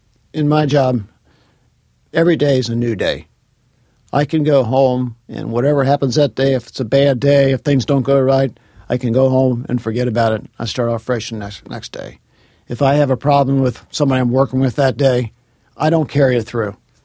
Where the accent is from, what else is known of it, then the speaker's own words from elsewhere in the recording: Cincinnati, Ohio, United States; But I grew up in Cincinnati. I lived here all my life.